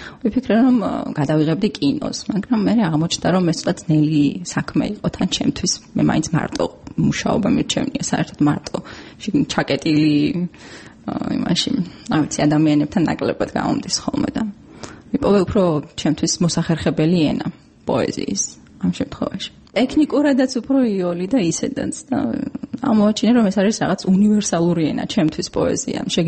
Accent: Mtskheta-Mtianeti, Georgia; ბავშვობა გავატარე ხევსურეთში, დავიბადე და გავიზარდე ხევსურეთში.

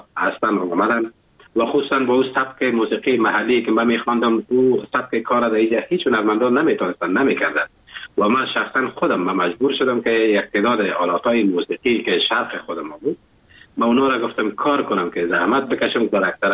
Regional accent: Afghanistan; now in Germany; زمانی که من از افغانستان بر آمدم به کشور آلمان آمدم

